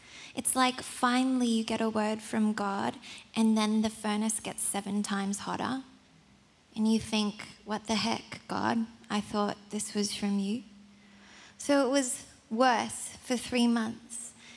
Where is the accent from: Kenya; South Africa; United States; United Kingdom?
South Africa; I'm South African because my parents are.